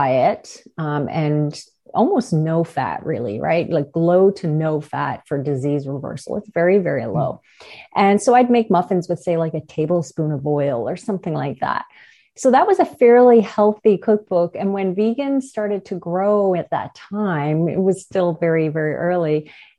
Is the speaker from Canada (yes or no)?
yes; Newfoundland and Labrador, Canada; We are from Newfoundland, and we were in a small town